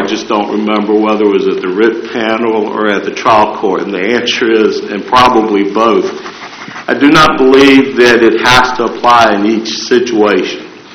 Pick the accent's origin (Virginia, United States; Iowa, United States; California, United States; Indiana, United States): Virginia, United States; Lynchburg; I'm from Lynchburg